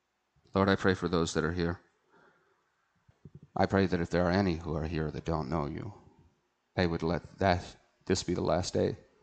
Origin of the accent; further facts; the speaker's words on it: United States; As an American, as a man, I never cared.